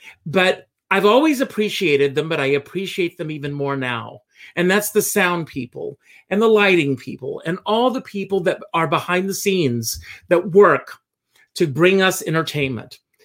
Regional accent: South Carolina, United States; I grew up in South Carolina, and I grew up on a tobacco farm

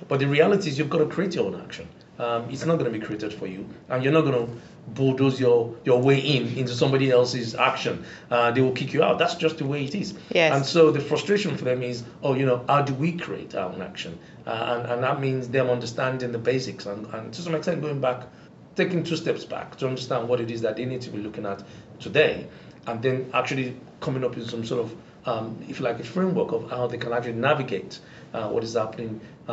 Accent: Nigeria; growing up in Nigeria in different environments, my grandfather's palace, and also on my father's side and on my mother's side

